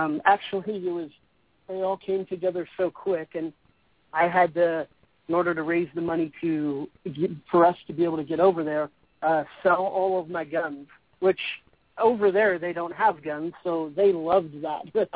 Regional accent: California, United States; accent: Californian; they felt like they were in a Hollywood movie, they said, because of my Californian accent.

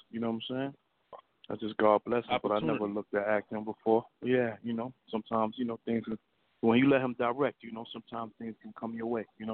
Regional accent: Brooklyn, New York, United States; Yeah, I'm from Brooklyn, Bed-Stuy, yeah.

